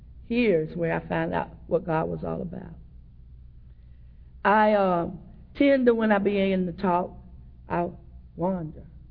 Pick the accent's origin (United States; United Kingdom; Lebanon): United States; Brunswick, Georgia; born there; I was born in Brunswick, Georgia. And I have a brother who is 13 years older than me.